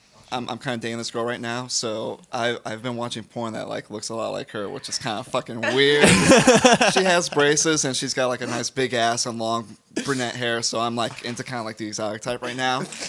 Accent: Newburgh, Indiana, United States; I am. I'm from Newburgh, Indiana.

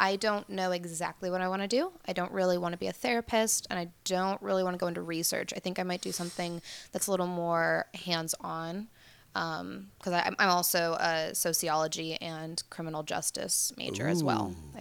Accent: Sacramento, California, United States; I'm from Sacramento originally.

